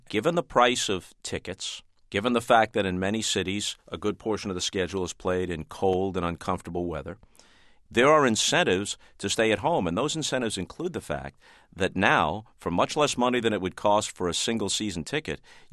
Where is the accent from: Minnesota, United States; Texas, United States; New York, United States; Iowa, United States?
New York, United States; growing up on Long Island, rooting for the Giants.